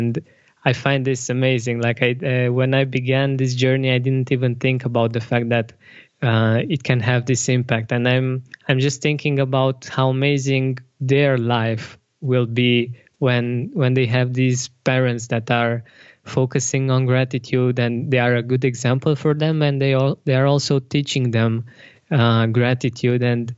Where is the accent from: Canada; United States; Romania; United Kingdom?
Romania; English is a second language; but I'm based in Romania. I'm Romanian. My English is my second language, so if my English is not perfect, that might be the reason.